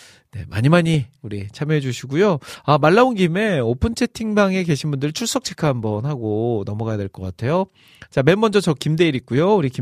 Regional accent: Iksan, North Jeolla, South Korea; 익산소동축제, 아, 또 저의 고향 아니겠습니까.

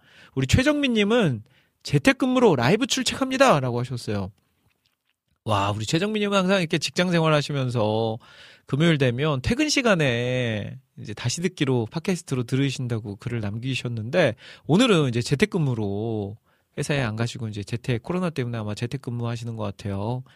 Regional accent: Jeolla, South Korea; 저는 이제 전라도 사람이잖아요. 전라도.

